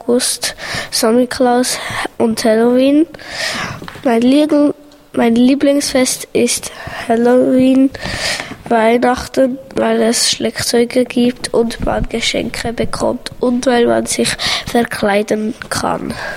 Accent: Bern, Switzerland; accent: Bernese German; Ich komme aus der Schweiz. Ich spreche Berndeutsch.

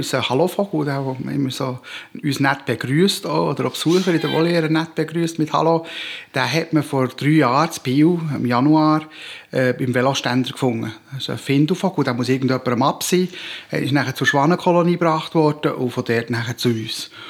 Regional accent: Egypt; also born or lived in Canada; Ich bin ursprünglich in Kanada geboren, in Ägypten aufgewachsen

